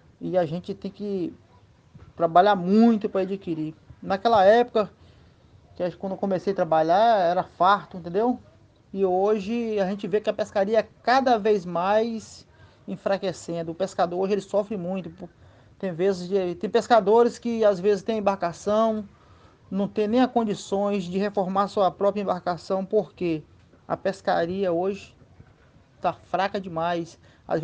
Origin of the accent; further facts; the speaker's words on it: Caravelas, Bahia, Brazil; Sou sim natural de Caravelas, fui nascido e criado aqui em Caravelas. Venho de uma família de pescadores, meus avós, bisavós, meus pais. São todos pescadores